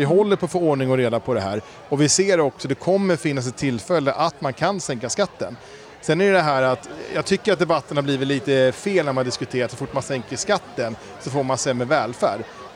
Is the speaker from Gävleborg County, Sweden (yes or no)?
no; Tyresö, Stockholm County, Sweden; jag är ju född och uppvuxen i Tyresö. Jag har bott här nästan hela mitt vuxna liv. Mm. Jag har inga planer på att flytta.